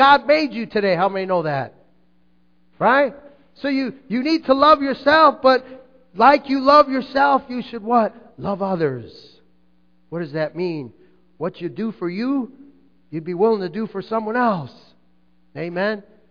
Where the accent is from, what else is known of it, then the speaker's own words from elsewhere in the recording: Calabria, Italy; I said, you know, we're from Calabria. We're Calabrese, right?